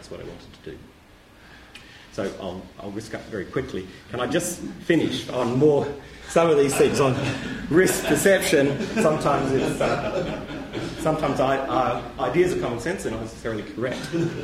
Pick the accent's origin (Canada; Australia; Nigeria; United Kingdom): Australia; I'm Australian